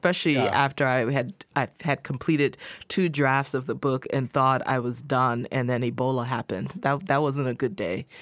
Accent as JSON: {"language": "English", "country": "Liberia", "said": "you know, my home country of Liberia just elected the first woman to be, you know, democratically elected president of an African country."}